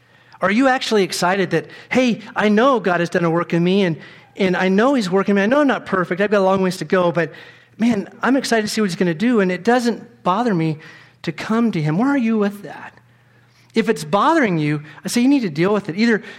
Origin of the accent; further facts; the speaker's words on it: the South, United States; I grew up in the South and we don't have them here like they did there